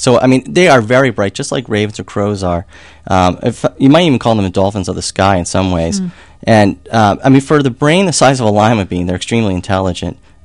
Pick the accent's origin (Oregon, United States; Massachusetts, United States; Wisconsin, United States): Massachusetts, United States; They were very angry that I was from Massachusetts.